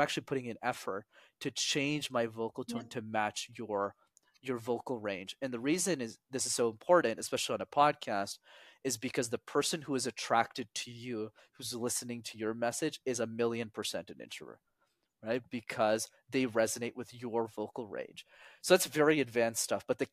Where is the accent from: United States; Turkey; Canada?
Canada; Montreal, Quebec; first language English; I struggled presenting in a second language. I'll tell you why. Because obviously my English is my first one. But growing up in Montreal in Canada, for those who don't know, it's a city where you need to know how to speak French